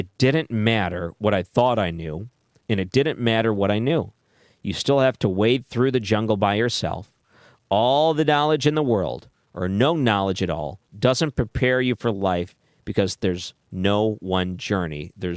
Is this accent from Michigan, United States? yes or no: yes; Michigan, United States; I think about my own case. I grew up in Michigan.